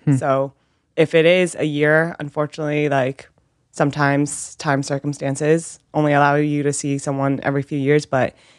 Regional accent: Weymouth, Massachusetts, United States; I was born and raised in Weymouth, Massachusetts. My parents, both of them, are Vietnamese immigrants.

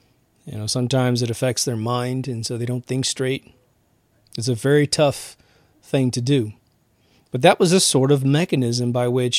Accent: Kansas, United States; I grew up in Kansas with the … record albums always showing a boat going off the edge of the world

